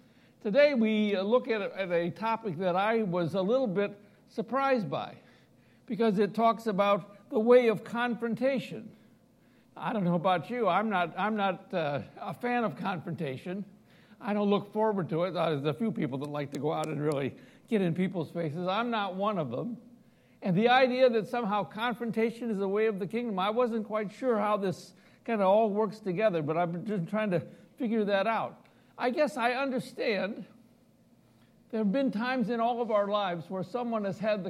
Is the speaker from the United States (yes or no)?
yes; Midwest, United States; accent: Midwestern; They certainly can pick up my Midwestern accent all the time.